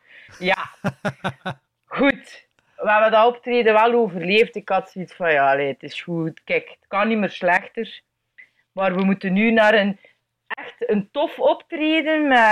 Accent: Belgium; Ik ben een improcomedian uit België.

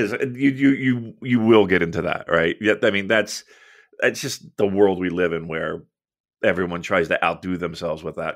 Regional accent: United States; Listen, look, I'm an American from afar, and I do have a little bit of a cold, everyone.

